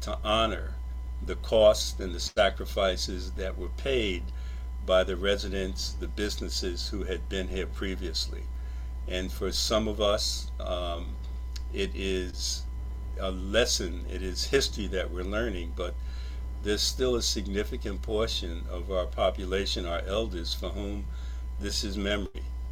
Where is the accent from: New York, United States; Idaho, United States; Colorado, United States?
New York, United States; Brooklyn; I mentioned that I'm a New Yorker. I grew up in Bedford-Stuyvesant in Brooklyn, which has been tremendously gentrified, tremendously.